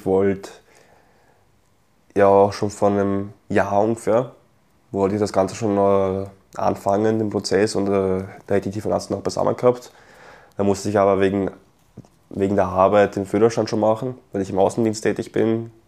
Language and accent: German; Austria; Ich sehe mich als Österreicher. Ich bin hier geboren, ich habe nirgendwo anders gewohnt, ich habe auch vor, hier zu bleiben.